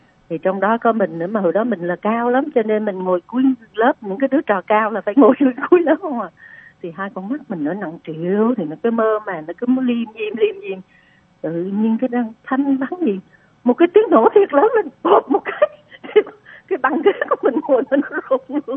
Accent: Nha Trang, Khanh Hoa, Vietnam; Tại hồi xưa mình dân Nha Trang mà, thì cái lớp học nó nằm gần biển.

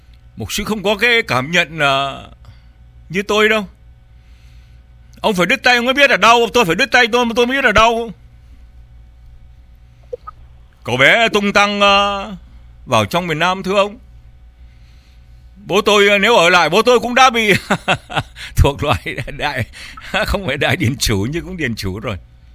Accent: Tan Mai, Dong Nai, Vietnam; bên Công giáo chúng tôi đặt cái làng của tôi đó là dân Bắc Kỳ di cư, chúng tôi đó là làng Tân Mai, lớn lắm, lớn.

